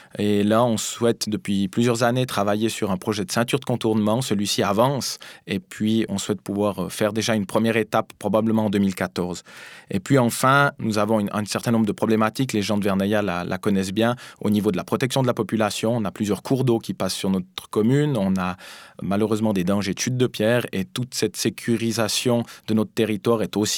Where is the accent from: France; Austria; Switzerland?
Switzerland; Salvan, Valais; je suis originaire de Salvan et Vernaya, j'ai 29 ans.